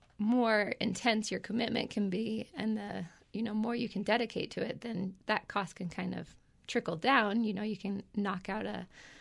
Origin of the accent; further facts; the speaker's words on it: Carbondale, Colorado, United States; I grew up in Carbondale.